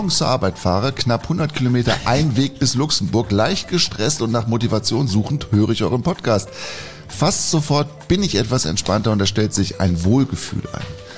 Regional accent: Herne, North Rhine-Westphalia, Germany; Ich bin nicht nur ein Kind des Ruhrgebiets

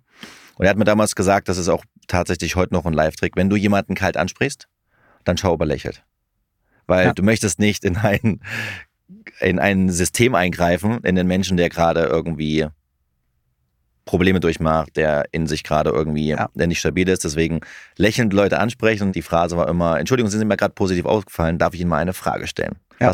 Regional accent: Sebnitz, Saxony, Germany; born there; also born or lived in Saint Petersburg; Genau, ich bin in der DDR geboren, in Sebnitz. Dort war ich 2 Wochen, war dann 3 Jahre lang in St. Petersburg mit meinen Eltern

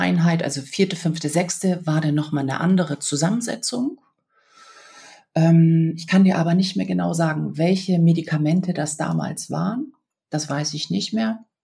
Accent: Schleswig-Holstein, Germany; ich komme ja aus Schleswig-Holstein, ich hatte das dann auch ein bisschen hier vor der Tür.

